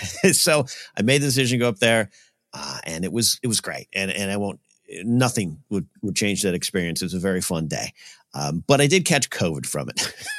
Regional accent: Pismo Beach, California, United States; I had made the decision to go home to my parents' house, my hometown area of Rio Grande, Pismo Beach, pre-Thanksgiving.

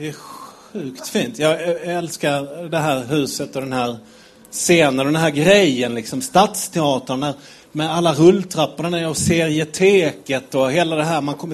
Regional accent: Malmö, Skåne, Sweden; Men jag är uppvuxen i Malmö, industristad, Vallstad.

